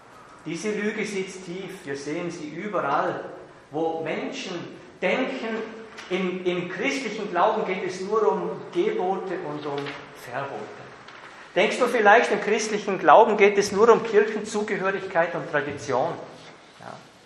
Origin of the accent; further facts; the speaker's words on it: Vorarlberg, Austria; Und in Vorarlberg, ich bin ja ein Vorarlberger, da gibt es ein Sprichwort.